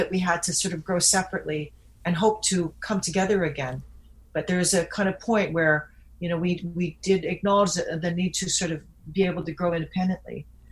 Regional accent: Vancouver, British Columbia, Canada; They were there when I was growing up in Vancouver.

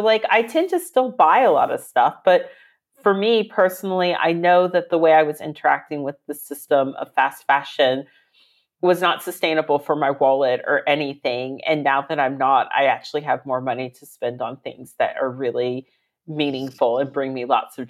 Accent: Virginia, United States; I come from Virginia, which is indigenous land.

